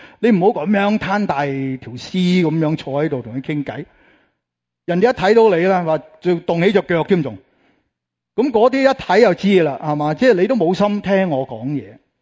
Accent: China; 我们中国人呢就比较少做一点

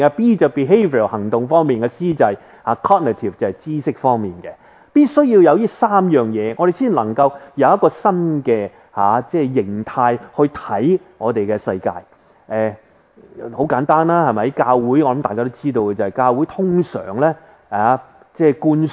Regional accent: China

